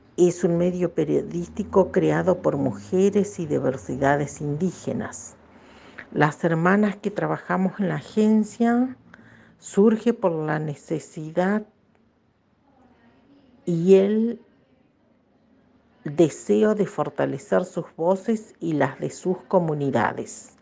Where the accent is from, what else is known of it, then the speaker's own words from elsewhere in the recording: Sierra Colorada, Río Negro, Argentina; soy de Río Negro, Patagonia, Argentina. Pertenezco a una comunidad urbana de mi pueblo, Sierra Colorada.